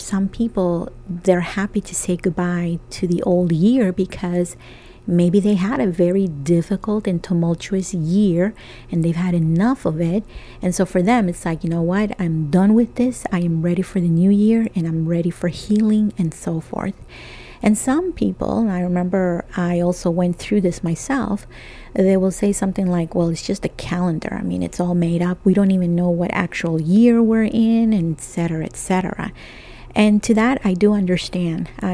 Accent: El Salvador; when I was growing up in El Salvador

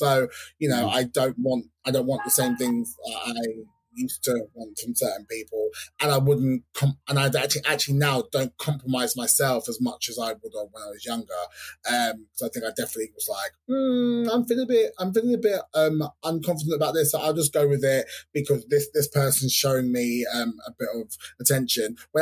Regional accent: London, United Kingdom; I'm from London, so I've got all of my mates, all the people I've grown up with, are very kind of it's a melting pot of cultures

